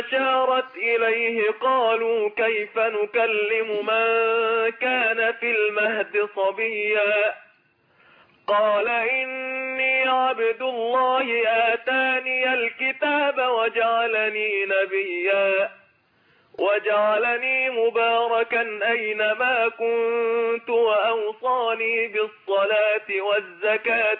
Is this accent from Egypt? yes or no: yes; Dakahlia, Egypt; من الدقهلية